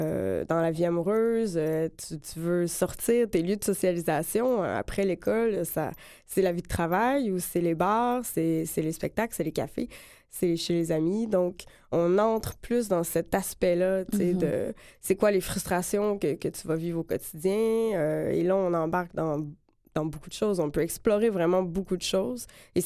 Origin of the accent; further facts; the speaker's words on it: Saguenay, Quebec, Canada; moved away as an adult; now in Montreal, Canada; Oui, je suis partie du Saguenay à 20 ans, pile. C'était pratiquement comme 2 jours après ma fête. Puis pour revenir à Montréal